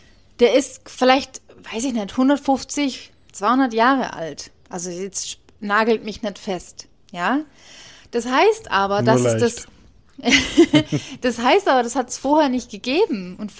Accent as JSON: {"language": "German", "town": "Heilbronn", "region": "Baden-Württemberg", "country": "Germany", "tie": "born or raised there", "said": "ich war mal einmal in der Audi in Heilbronn, also in meiner Heimatstadt."}